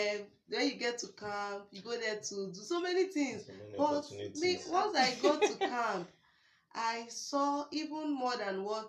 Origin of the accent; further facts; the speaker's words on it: Rivers, Nigeria; I'm from Ikwere, and I was able to eat their food.